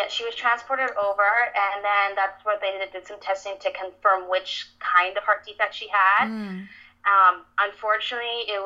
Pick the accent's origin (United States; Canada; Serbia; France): Canada; Calgary, Alberta; So I we're from Calgary, and even though we're a major city, the States is like this too.